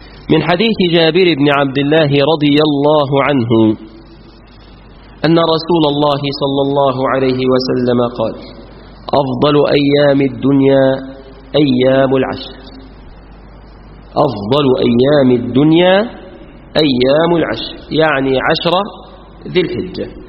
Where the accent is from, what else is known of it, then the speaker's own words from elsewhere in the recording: Mansoura, Dakahlia, Egypt; يعني عندنا في المنصورة بيتردوا عن الصحابة يعني.